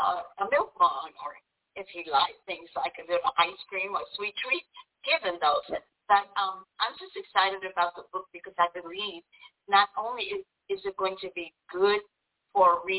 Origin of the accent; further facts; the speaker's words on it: Birmingham, Alabama, United States; I'm from Birmingham, Alabama, and right now I work at the healthcare for girls.